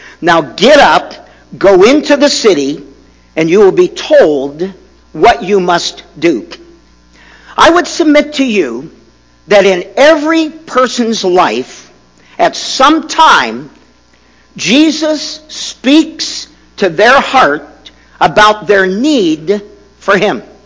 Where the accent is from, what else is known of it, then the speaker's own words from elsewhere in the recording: Key West, Florida, United States; As a young boy growing up in Key West, Florida, I would lay on my back out in a field next to the ocean